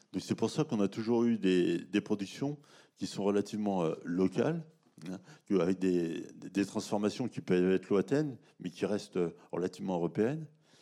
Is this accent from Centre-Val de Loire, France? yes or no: yes; Centre-Val de Loire, France; Alors, comme on n'a déjà plus de forêt chez nous, en Beauce, on a relativement peu de forêt et peu de haies.